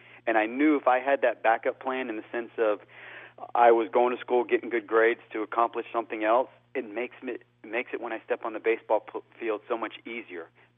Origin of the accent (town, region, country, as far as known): Sanford, Florida, United States; born or raised there